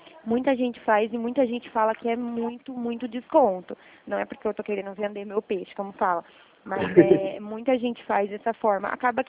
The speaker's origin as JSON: {"language": "Portuguese", "town": "Araras", "region": "São Paulo", "country": "Brazil", "said": "Eu sou da cidade de Araras."}